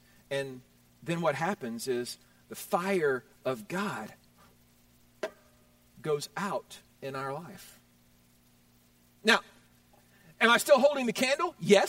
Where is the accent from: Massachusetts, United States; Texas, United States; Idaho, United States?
Texas, United States; Houston; I grew up in Houston, Texas.